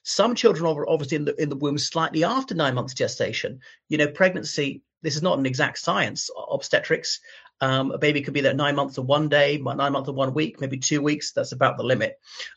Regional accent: Cork, Munster, Ireland; Micheál Martin is maybe the worst of the worst. You know, I blush to mention he was Lord Mayor of my hometown.

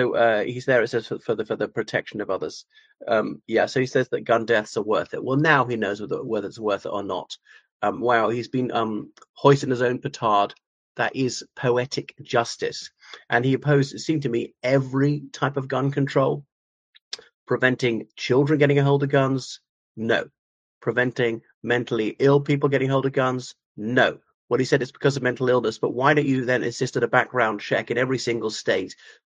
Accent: Ireland; o everybody … from Ireland.

